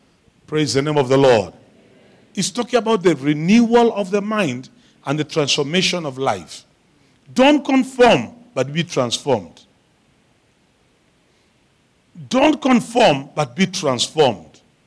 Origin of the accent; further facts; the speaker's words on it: Eastern Region, Uganda; English is a second language; I'm Ugandan. I'm Luya from Samia here. Just the other side of the border. Just near here.